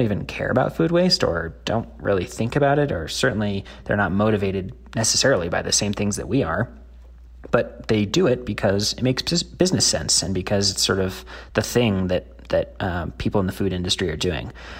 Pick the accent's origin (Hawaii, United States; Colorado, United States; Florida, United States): Colorado, United States; Denver; I used to be on the Denver Sustainable Food Policy Council, my hometown of Denver, and we looked into it.